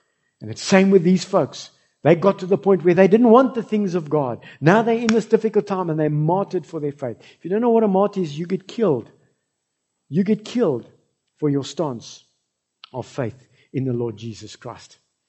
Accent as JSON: {"language": "English", "country": "South Africa", "said": "You know, folks, I love that we are South African."}